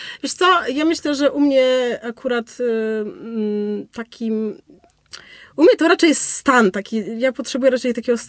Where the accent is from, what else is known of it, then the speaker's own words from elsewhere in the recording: Pomeranian Voivodeship, Poland; ja pochodzę też z bardzo malutkiej wsi z Kaszub. I, ale to jest taka kaszubska wieś, że praktycznie cała wieś to jest rodzina, mieszka 28 osób